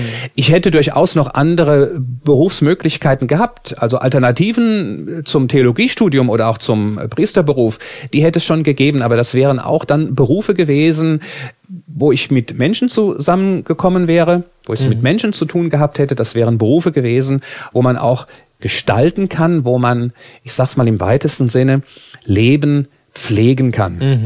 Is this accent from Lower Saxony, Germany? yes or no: no; Bingerbrück, Rhineland-Palatinate, Germany; Ich bin da zum ersten Mal in den Weihnachtsferien jeden Tag bei uns zu Hause in Bingerbrück